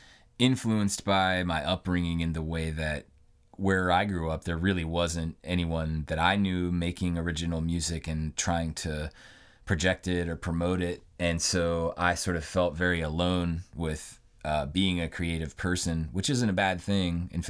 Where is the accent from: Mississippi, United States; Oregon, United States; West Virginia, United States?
West Virginia, United States; Petersburg; So I was raised in Petersburg, which, like I said, is in the Eastern Panhandle. It's a beautiful little place. I had a good time living there. I grew up right across from the North Fork of the Potomac River.